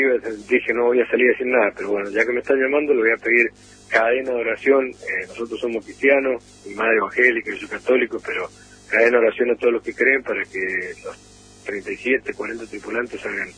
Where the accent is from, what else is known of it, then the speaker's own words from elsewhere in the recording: Real del Padre, Mendoza, Argentina; also born or lived in General Alvear; Nosotros nacimos en la General Alvear, pero muy pequeño, a los 3 años, y yo 5, y nos vinimos a Real del Padre.